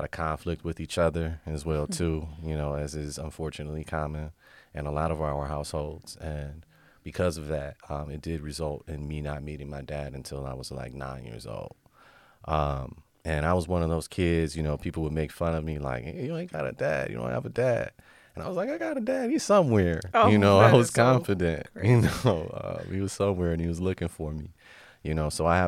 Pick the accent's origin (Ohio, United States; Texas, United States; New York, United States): Ohio, United States; Toledo; born and raised here in Toledo, Ohio. So I've lived on like every single side of Toledo. I grew up on Waite initially, down the street from Robinson High School